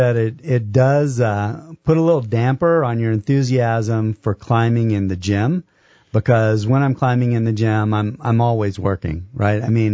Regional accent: South Carolina, United States; I actually came to New Mexico for the climbing. I grew up in South Carolina.

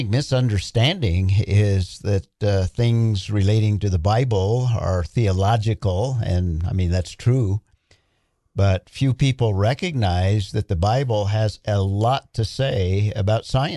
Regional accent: Albuquerque, New Mexico, United States; I'm just from Albuquerque.

